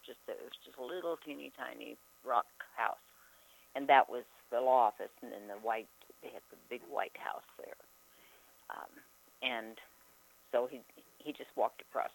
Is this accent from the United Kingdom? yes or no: no; Flagstaff, Arizona, United States; born there; I was born in 1946 in Flagstaff.